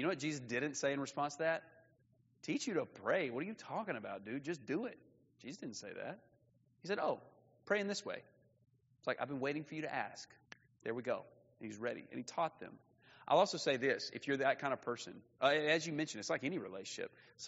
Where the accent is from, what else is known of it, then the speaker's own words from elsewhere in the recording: Alabama, United States; moved away as an adult; So I grew up in North Alabama, and then I moved to Atlanta and worked with an awesome church with a lot of great people for several years.